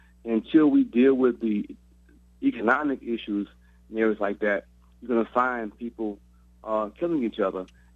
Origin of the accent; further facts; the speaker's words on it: Baton Rouge, Louisiana, United States; I grew up in South Baton Rouge, about a mile from LSU.